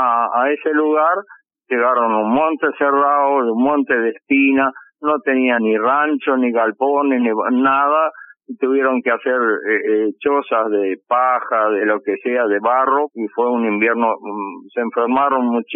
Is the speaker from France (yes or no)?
no; Uruguay; yo nací, soy orientado uruguayo. Mi padre nació a los 3 meses de haber llegado mis abuelos.